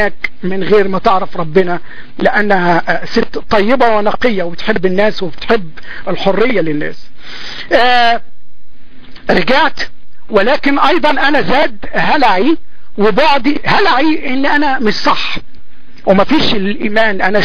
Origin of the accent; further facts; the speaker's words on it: Egypt; moved away as an adult; now in United States; انا عم في امريكا الان لكن ما بحبهاش، ما الناس هنا كل بردين مش زي بلادنا، يعني انا بحب بلدي مصر بتجري في دمي